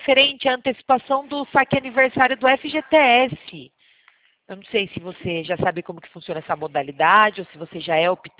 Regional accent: Sorocaba, São Paulo, Brazil; Eu sou daqui de Sorocaba

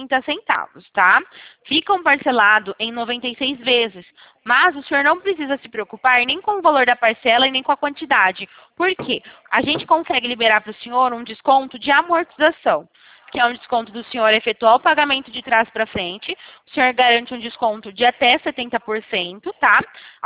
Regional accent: Sumaré, São Paulo, Brazil; Eu sou de Sumaré, interior de São

